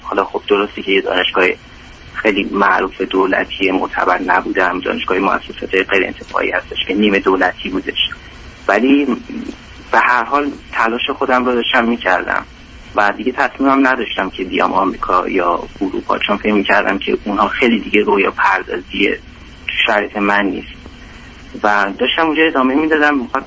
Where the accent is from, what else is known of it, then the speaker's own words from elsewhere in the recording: Iran; moved away; من برگردم ایران، یکی این که من الان دیگه نیاز نیست این که کنکور بدم